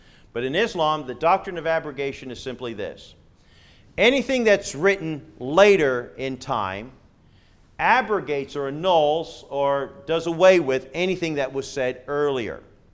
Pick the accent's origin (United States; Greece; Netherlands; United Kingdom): United Kingdom; England; I grew up playing soccer in England.